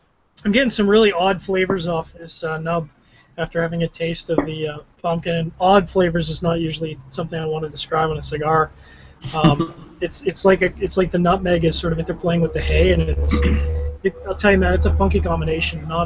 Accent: Canada; I know I'm Canadian

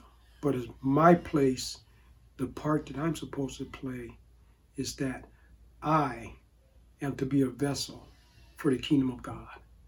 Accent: Cleveland, Ohio, United States; growing up in Northern Ohio, in the Cleveland area

